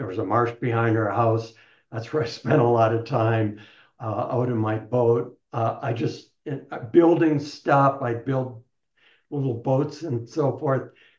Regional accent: Michigan, United States; moved away as an adult; now in Bozeman, United States; What brought me to the West from where I was born and raised in Michigan

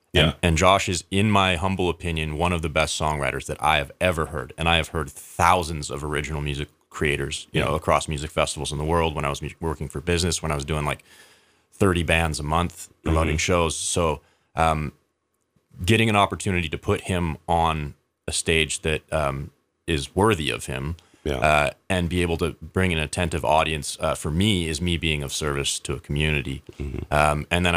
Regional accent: Canada; moved away; So I moved down here from Canada 12 years ago.

